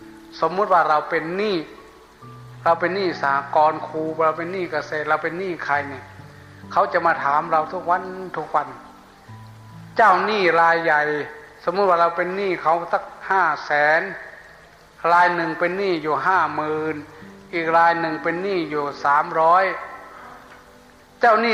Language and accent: Thai; Sakon Nakhon, Thailand; first language Lao; ผมอยู่สกลนครครับ